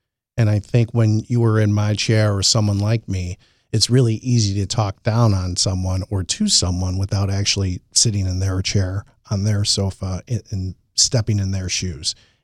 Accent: Elmhurst, Illinois, United States; I grew up in Elmhurst. I loved it.

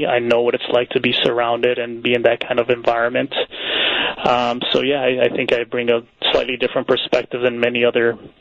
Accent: Chicago, Illinois, United States; I was born and raised in the near South Side in a neighborhood, a very nice neighborhood named Pilsen, which I'm very proud of. So I'm a Pilsen native, born and raised. I stayed local for university.

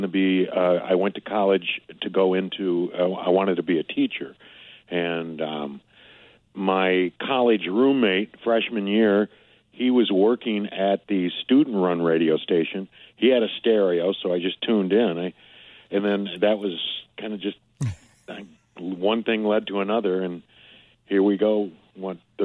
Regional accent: Michigan, United States; I grew up outside Detroit, and it's the Midwest.

